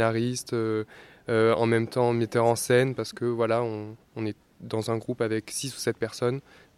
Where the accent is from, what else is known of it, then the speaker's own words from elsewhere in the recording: Nîmes, Occitanie, France; Et moi, je viens de Nîmes, à côté.